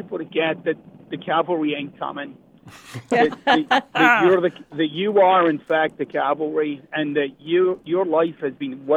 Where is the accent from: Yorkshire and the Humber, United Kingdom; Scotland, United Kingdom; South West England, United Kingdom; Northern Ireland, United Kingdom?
Scotland, United Kingdom; now in United States; I'm originally from Scotland.